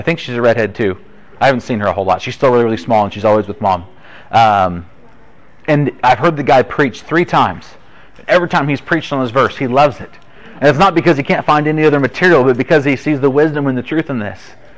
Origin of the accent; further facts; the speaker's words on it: Bakersfield, California, United States; I'm from Bakersfield.